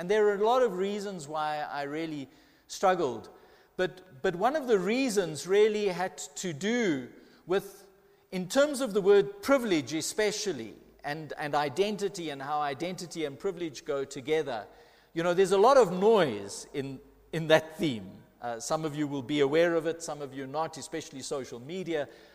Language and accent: English; England, United Kingdom; I'm English in a country where English is the predominant language of exchange.